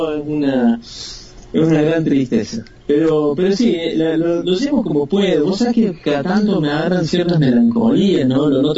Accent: Argentina; De que nos quejemos como argentinos

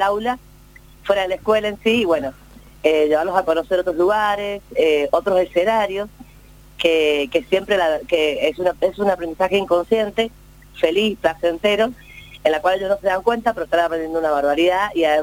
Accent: Mendoza, Argentina; En mi caso represento a la provincia de Mendoza, ya que soy mendocina

